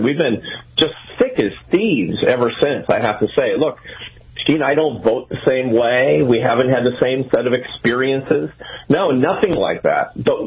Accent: Seattle, Washington, United States; I grew up near you. I grew up in Seattle, Washington, you know, your hometown as well.

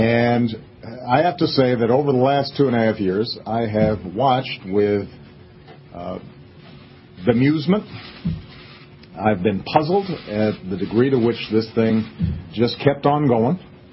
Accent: Hawaii, United States; born there; I was born in Hawaii August 4th, 1961.

